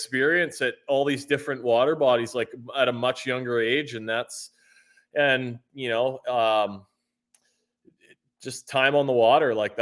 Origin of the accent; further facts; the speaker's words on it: Kenora, Ontario, Canada; in my hometown, this tournament called the Kenora Bass International started in 1988.